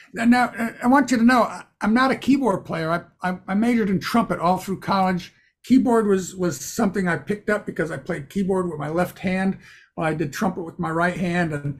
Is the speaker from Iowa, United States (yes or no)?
no; Orlando, Florida, United States; now in Nashville, United States; I grew up in Orlando, Florida, and I went to Nashville pretty much right out of college.